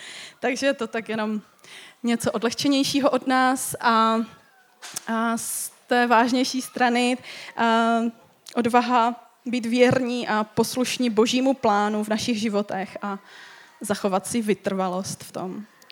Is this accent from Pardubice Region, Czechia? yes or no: no; Český Těšín, Moravian-Silesian Region, Czechia; kterou jsme trošku rozjeli v Českém Těšíně, odkud pocházíme